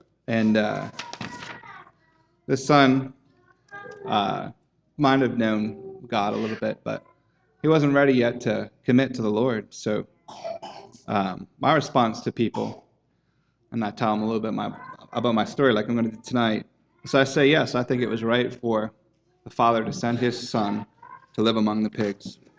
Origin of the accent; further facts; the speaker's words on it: Maine, United States; And I grew up in Maine, and the city next to me was Portland, Maine.